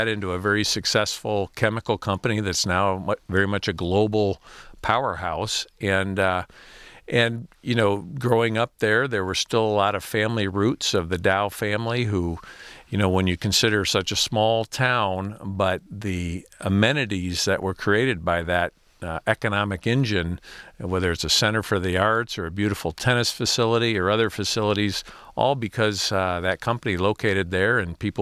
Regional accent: Midland, Michigan, United States; Sure. I grew up in Midland, Michigan. My parents both came to Michigan from Indiana, where they both grew up on farms.

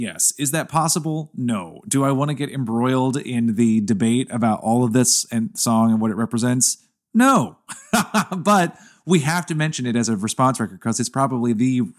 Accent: the South, United States; As a Southerner, it is absolutely true what you said.

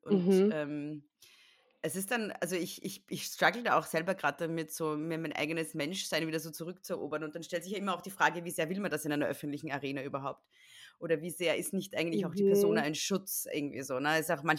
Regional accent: Austria; es gibt bei uns in Österreich am Land, gibt so Papp-Polizisten, die so, kennst du das? Kennt man das in Deutschland?

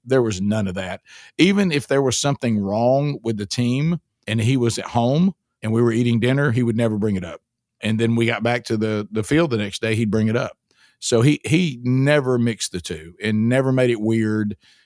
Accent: Alabama, United States; I've even seen in my home state of Alabama, this has changed a lot.

